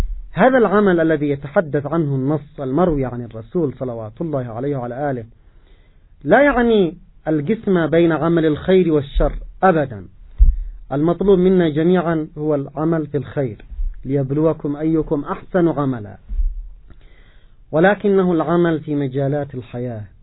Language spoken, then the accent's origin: Arabic; Yemen; كشعب يمني